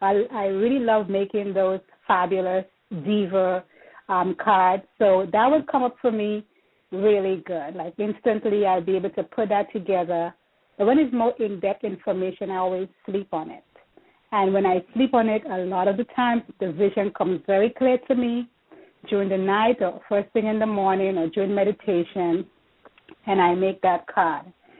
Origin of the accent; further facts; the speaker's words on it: St. George's, Saint George, Grenada; I grew up in St. George's, Grenada, which is Grenada's Spice Island.